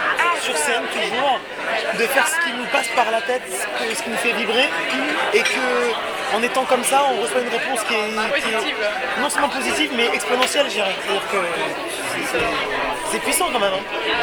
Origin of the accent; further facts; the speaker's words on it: France; Et moi, je suis française, francophone